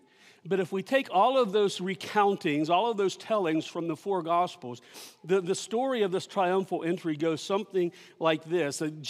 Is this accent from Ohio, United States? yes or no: yes; Ohio, United States; I remember as a kiddo growing up in Washington County, Ohio.